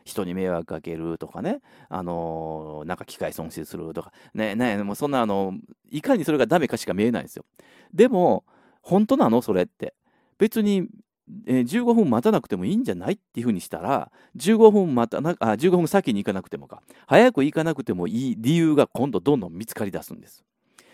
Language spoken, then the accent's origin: Japanese; Osaka, Japan; 僕も大阪の人間なんで